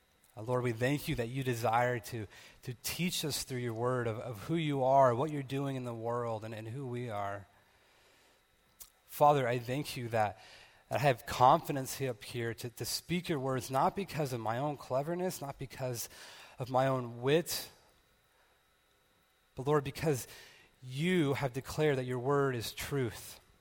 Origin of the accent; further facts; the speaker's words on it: California, United States; And so just like I was raised in California